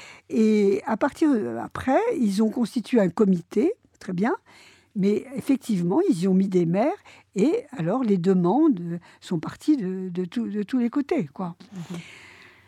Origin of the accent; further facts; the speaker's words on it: Le Mans, Pays de la Loire, France; j'ai lu un article tout récemment à propos du Mans, qui est ma ville natale